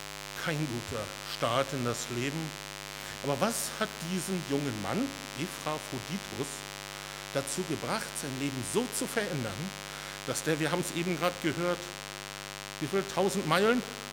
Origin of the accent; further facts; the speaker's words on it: Northern Germany, Germany; Wir kommen weiter aus dem Norden von Deutschland.